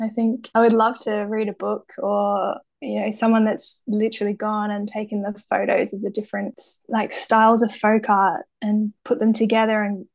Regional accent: Greece; not many people know this about me, but I grew up in Greece.

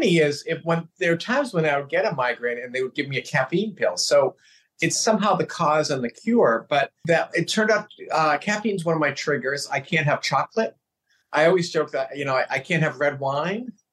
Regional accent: Boston, Massachusetts, United States; also born or lived in New York; now in Los Angeles, United States; So I'm originally from the Boston area, but I live in Los Angeles now. Yeah, and I lived in New York for a bunch of years, but I still feel like I'm a Bostonian at heart

